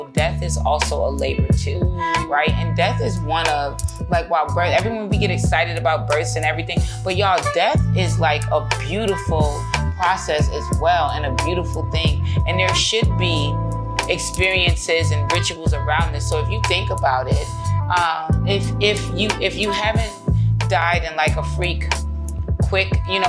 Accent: Queens, New York, United States; also born or lived in Atlanta; while I was born in Queens, New York, and grew up there, every summer we were down here in Atlanta in South Georgia visiting our family down here.

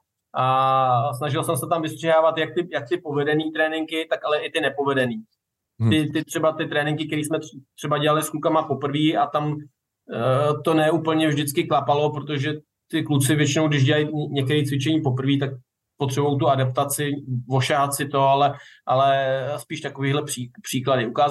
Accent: Březno, Ústí nad Labem Region, Czechia; já kousek od Teplic, od Chomutova, kousek pocházím ze Března u Chomutova.

